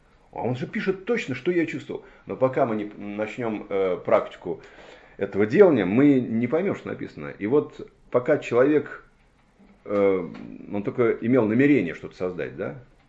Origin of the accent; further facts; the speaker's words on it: Moscow, Russia; я говорю, вот я из Москвы